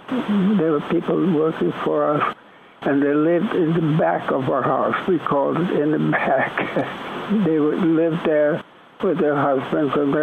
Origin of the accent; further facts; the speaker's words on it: Indonesia; Well, I grew up in Sumatra. I don't know how much geography people know, but Sumatra is a very large country.